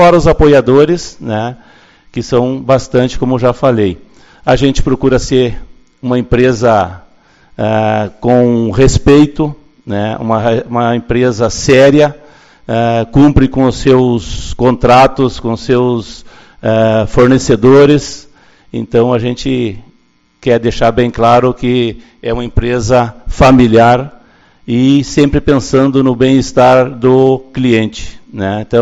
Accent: Ronda Alta, Rio Grande do Sul, Brazil; moved away as an adult; now in Uruguaiana, Brazil; proprietário da Orion Clube. Né? Sou natural de Ronda Alta. Cheguei em Uruguaiana em 87, fui sargento temporário do Exército por 5 anos.

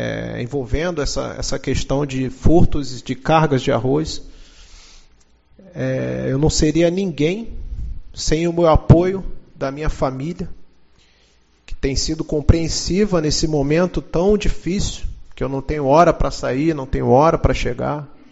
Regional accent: Rio de Janeiro, Brazil; sou carioca

